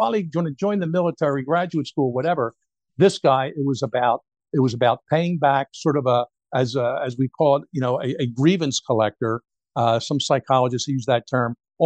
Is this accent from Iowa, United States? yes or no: no; Philadelphia, Pennsylvania, United States; I'm from Philadelphia originally. I know that area.